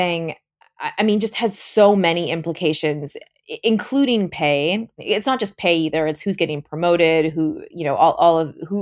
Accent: Canada; And trying to get that information as a Canadian journalist was so difficult.

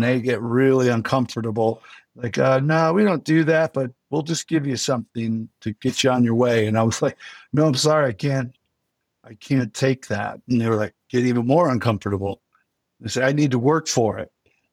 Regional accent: New York, United States; because I grew up in Western New York, we would believe that it would happen to us.

